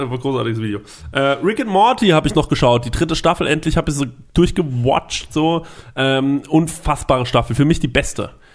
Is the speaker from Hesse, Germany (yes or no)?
no; Goldbach, Bavaria, Germany; Kommen wir nur aus Goldbach, leider.